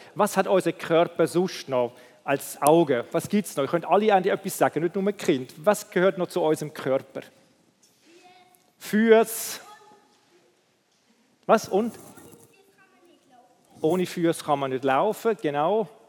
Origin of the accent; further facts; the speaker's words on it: Hamburg, Germany; die miteinander gesungen haben in Hamburg, in meiner Stadt, wo ich aufgewachsen bin.